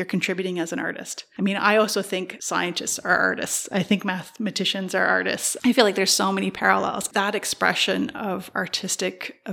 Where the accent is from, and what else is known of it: Brockville, Ontario, Canada